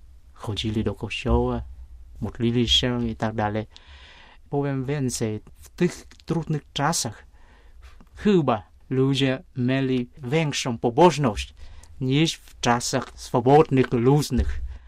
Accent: Vietnam; Polish is a second language; moved away as an adult; also born or lived in Tula, Russia; now in Poland; Wyjechałem z Wietnamu w 1989 roku. I to wyjechałem nie do Polski, ale do Rosji na wyższe studia. Do miasta Tuły, mniej więcej 200 km na południe od Moskwy.

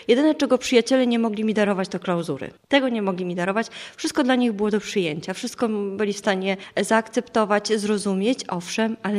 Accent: Bełchatów, Łódź Voivodeship, Poland; pochodzę z Bełchatowa, to miasto między Łodzią a Częstochową, znane z wydobycia węgla, z ogromnej elektrowni, jednej z największych w Europie. Tam się urodziłam i przez 21 lat spędziłam czas mój bardzo szczęśliwie.

